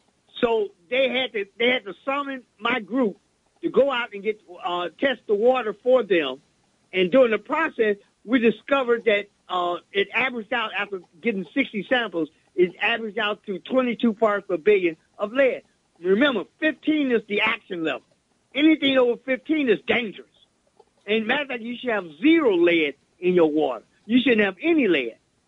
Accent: Chicago, Illinois, United States; now in Benton Harbor, United States; Well, I'm actually from Chicago. I was born and raised in the city of Chicago.

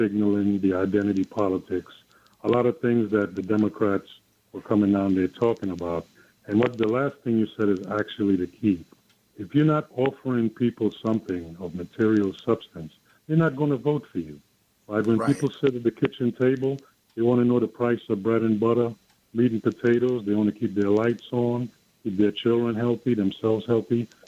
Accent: New York City, New York, United States; I'm from West Harlem.

